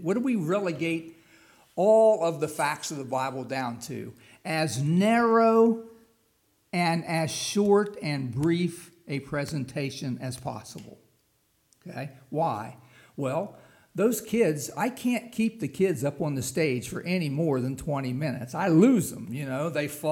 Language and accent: English; West Virginia, United States; when I came from the East Coast to the West Coast, I'd never seen a subdivision before. There's no such thing as subdivisions in West Virginia. You know, you're just up a holla, you know.